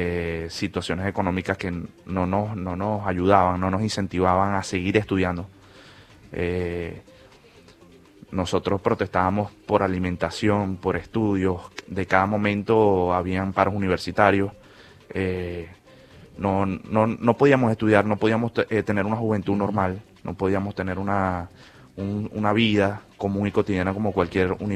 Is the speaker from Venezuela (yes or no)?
yes; Venezuela; now in Argentina; Bueno, yo salí 7 días antes de llegar acá a la Argentina. Salí 7 días antes y, bueno, de verdad que fue una travesía... muy triste, traumática.